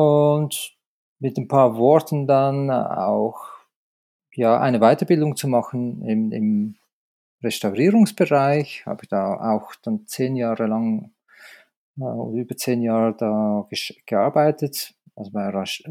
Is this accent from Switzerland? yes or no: yes; Zurich, Switzerland; now in La Chaux-de-Fonds, Switzerland; in La Chaux-de-Fonds zu Hause und arbeite hier und bin gelernter Uhrmacher. Ursprünglich komme ich aus Zürich und La Chaux-de-Fonds ist im französischen Sprachen Teil von der Schweiz.